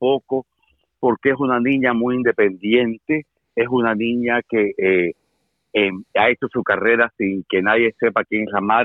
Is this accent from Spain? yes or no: yes; Spain; moved away; Yo no hubiera venido nunca, pero yo me hubiera quedado siempre en España.